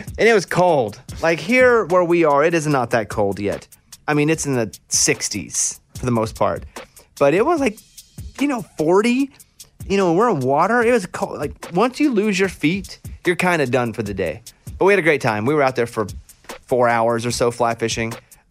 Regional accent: Arkansas, United States; I grew up in Arkansas and we did a lot of flat bottom boat fishing.

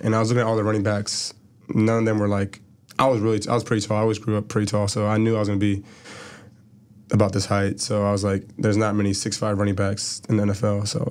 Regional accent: United States; first language German; English is a second language; Yeah, even though German was my first language, I grew up in the United States.

